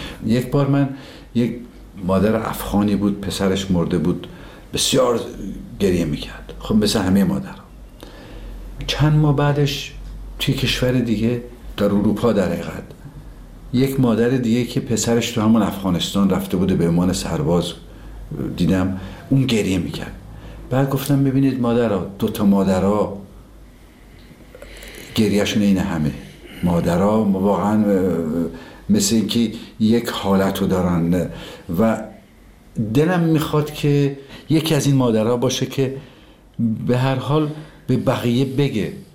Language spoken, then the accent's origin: Persian; Tabriz, East Azerbaijan, Iran; دیدیم ما که بچه تبریز هستیم